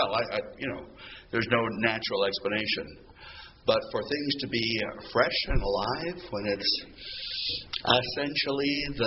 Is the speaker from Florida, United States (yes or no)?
no; Alaska, United States; moved away; I was born and raised in Alaska. And I had my 40th high school class reunion.